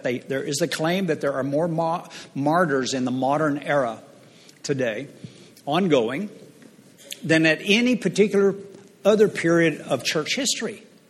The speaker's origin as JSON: {"language": "English", "country": "United States", "said": "And if there was no other advantage than that in being an American, that would be enough."}